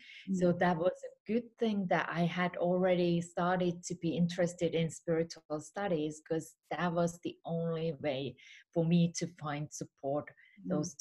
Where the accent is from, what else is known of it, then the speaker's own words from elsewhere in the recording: Finland; also born or lived in United States / Australia / United Kingdom; now in Spain; I'm originally from Finland, currently living in Spain. I have traveled all around the world. I have lived in US, Australia, UK as well.